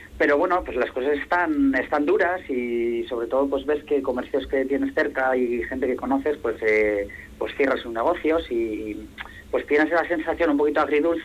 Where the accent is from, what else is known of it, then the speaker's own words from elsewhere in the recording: Arrasate, Basque Country, Spain; also born or lived in Vitoria; yo soy de Arrasate, soy nacido en Vitoria, lo que pasa que, bueno, toda la familia vive en Arrasate